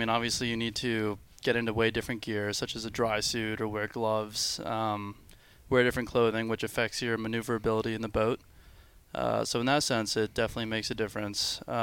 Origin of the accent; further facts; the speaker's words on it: Florida, United States; Much like Emily, you know, growing up in Florida, sailing is pretty readily available.